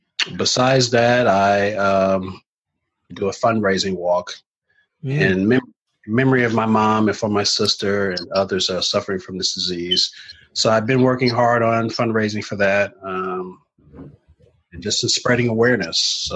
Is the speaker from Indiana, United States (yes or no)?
yes; Indianapolis, Indiana, United States; Yes, I'm from Indianapolis, Indiana.